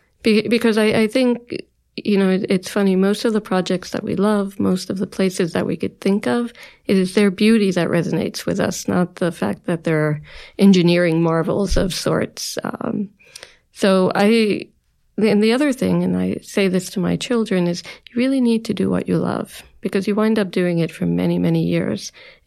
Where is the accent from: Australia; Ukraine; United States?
United States; Hoboken, New Jersey; So I grew up in Hoboken, as I mentioned, and my family, we were a blue collar family